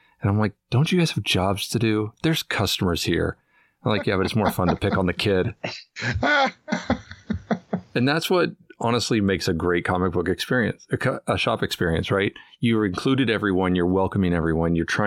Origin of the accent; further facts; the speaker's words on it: West Coast, United States; now in Nashville, United States; So I'm from the West Coast, but now I'm 7.5 hours south of where you grew up.